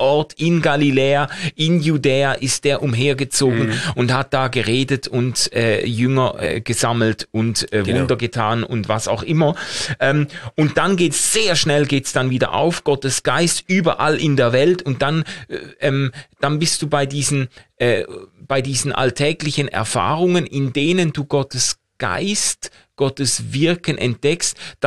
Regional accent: Basel, Basel-Stadt, Switzerland

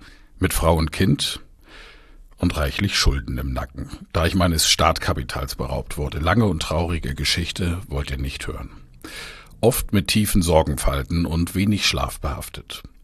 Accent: Bamberg, Bavaria, Germany; weil ich durch die Innenstadt meiner Heimatstadt Bamberg gefahren bin

